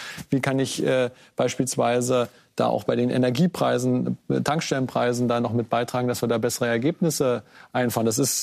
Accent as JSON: {"language": "German", "region": "Saxony-Anhalt", "country": "Germany", "said": "Sehen Sie mir nach, ich komme aus Sachsen-Anhalt."}